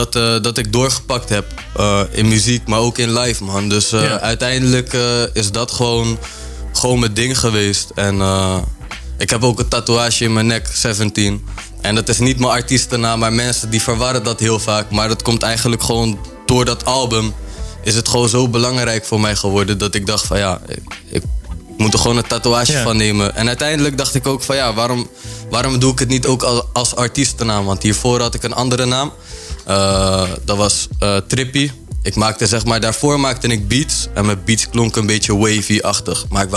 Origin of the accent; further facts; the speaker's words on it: Harderwijk, Gelderland, Netherlands; Ik kom uit Harderwijk.